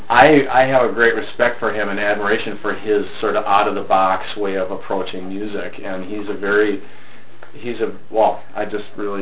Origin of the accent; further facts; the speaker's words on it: St. Paul, Minnesota, United States; now in Stillwater, United States; No, but I'm originally from St. Paul, the Twin Cities, and now live in Stillwater, about a half an hour east of the metro.